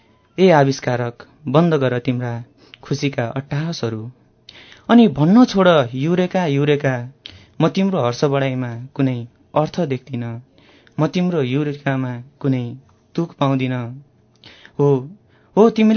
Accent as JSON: {"language": "Nepali", "region": "Bagmati", "country": "Nepal", "tie": "born or raised there", "said": "म लगभग 7-8 वर्षको हुँदा मलाई चाहिँ चितवनमा बस्ने भएको भएर भरतपुर सदरमुकाममा"}